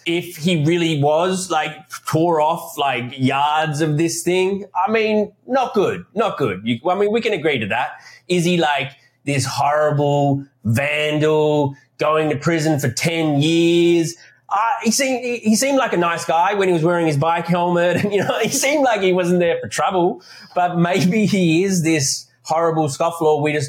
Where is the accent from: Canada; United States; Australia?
Australia; Canberra, Australian Capital Territory; I'm from the capital of Australia, which is?